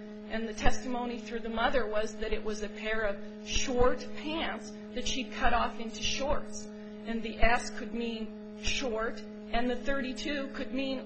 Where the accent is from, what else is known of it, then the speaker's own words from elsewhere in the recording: Great Falls, Montana, United States; I'm from Great Falls, Montana.